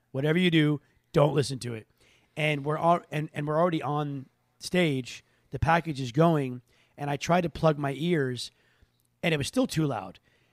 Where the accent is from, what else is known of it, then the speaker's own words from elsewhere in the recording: Florida, United States; I used to, if I would wear shorts, because I'm from Florida, it's always hot as balls.